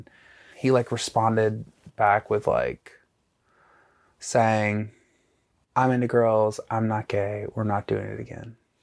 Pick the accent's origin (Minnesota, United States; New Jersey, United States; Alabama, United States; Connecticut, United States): Alabama, United States; I grew up in North Alabama in a tiny town with, like I graduated with, 70 people, I think.